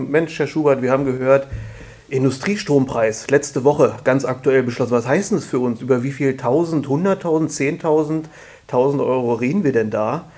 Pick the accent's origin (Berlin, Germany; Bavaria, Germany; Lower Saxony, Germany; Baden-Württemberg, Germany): Berlin, Germany; musste ich selber mal als Berliner googeln